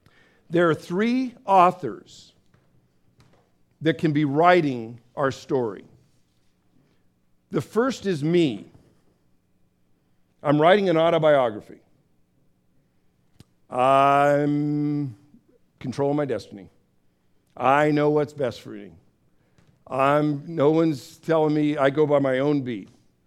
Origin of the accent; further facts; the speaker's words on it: Downey, California, United States; She's from my hometown of Downey.